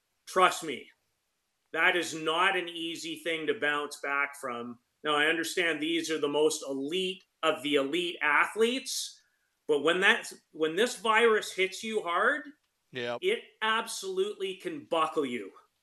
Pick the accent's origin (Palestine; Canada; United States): Canada; Saskatoon, Saskatchewan; I'm a very, very proud person from that province. Mm-hmm. And it just makes me proud. So I grew up in Saskatoon.